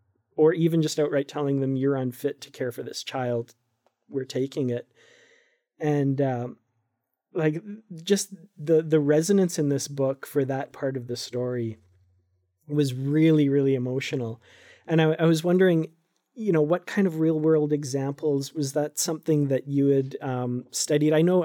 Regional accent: Canada; I'm from Canada and I'm a Métis, and that's part Indigenous, part white colonial, ancestry.

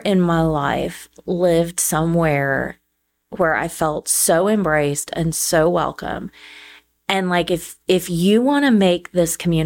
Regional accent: Houston, Texas, United States; also born or lived in Austin; So I was down in Texas for 18 years. I grew up in Houston, and then I lived in Austin for 10 years.

